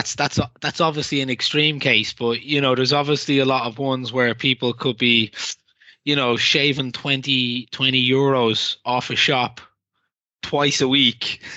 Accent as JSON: {"language": "English", "country": "Ireland", "accent": "Irish", "said": "sorry, my Irish accent kicking in there."}